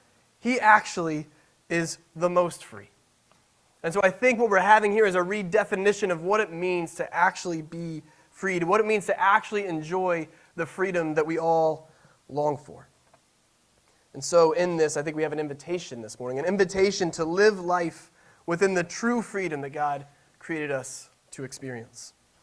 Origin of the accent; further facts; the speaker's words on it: the South, United States; I can sing it like that because I'm from the South, so...